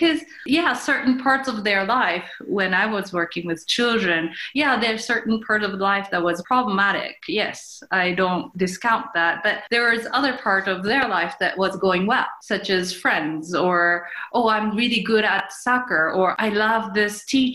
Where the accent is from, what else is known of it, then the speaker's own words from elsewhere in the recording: Japan; English is a second language; moved away as an adult; now in Denver, United States; I was born and raised in Japan until I was 19 years old, and I moved to United States to attend university here. Since then, I just decided to stay and start working as a therapist, and I got family, and now I'm located in Denver.